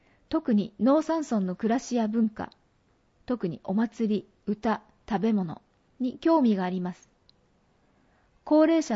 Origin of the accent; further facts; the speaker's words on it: Seiro, Niigata, Japan; now in Tsunan, Japan; 私の地元は同じ新潟県の聖籠町というところなんですが、